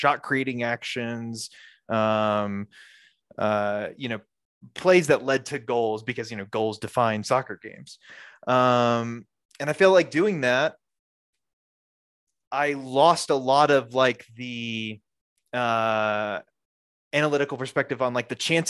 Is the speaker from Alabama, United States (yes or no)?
yes; Alabama, United States; because I grew up in Alabama in the dark days of MLS, where there were no Southern teams